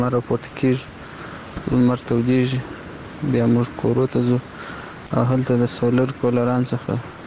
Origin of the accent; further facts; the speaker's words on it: Helmand, Afghanistan; now in Panjshir, Afghanistan; زه په اصل کې د هلمند ولایت یم، اوس فعلا پنجشیر کې یم.